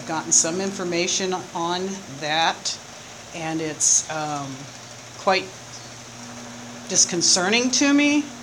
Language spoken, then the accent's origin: English; Florida, United States; also born or lived in Michigan; I was born in Michigan, and we moved to Florida, and the first 10 years of my life were in Florida.